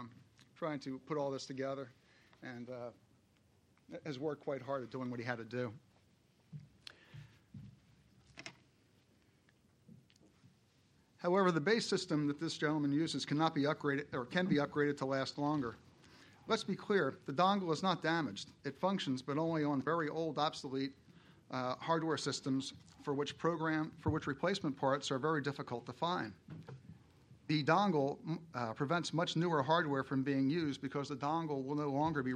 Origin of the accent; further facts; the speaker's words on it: St. Augustine, Florida, United States; not far from my hometown, St. Augustine.